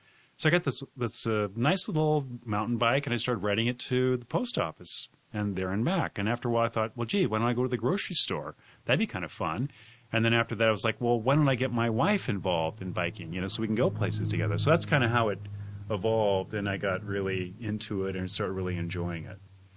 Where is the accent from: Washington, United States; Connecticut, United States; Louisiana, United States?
Washington, United States; Port Angeles; Well, when I was growing up in Port Angeles, which you mentioned before, I loved riding my bicycle.